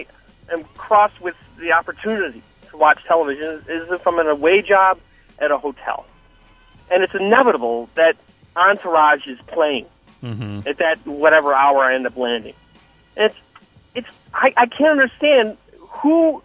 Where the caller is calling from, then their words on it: New York, United States; I'm calling from New York.